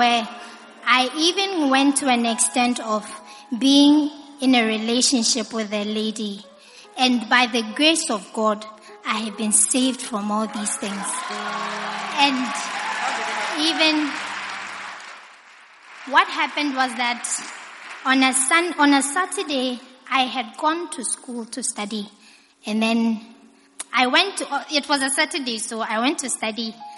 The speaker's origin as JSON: {"language": "English", "country": "Botswana", "said": "I'm from Botswana."}